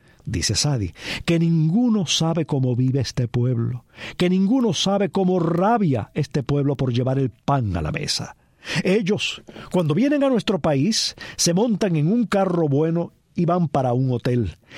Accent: Cuba; now in United States; somos cubanos, pero vivimos en Estados Unidos.

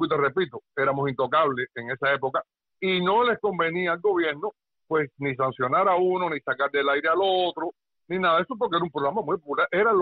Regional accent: Cuba; Y entonces, como buen cubano

